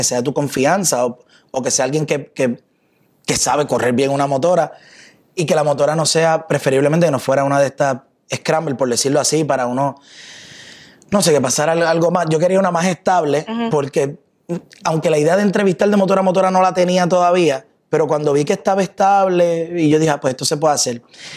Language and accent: Spanish; Trujillo Alto, Puerto Rico; Pues yo soy natural de Trujillo Alto y él también.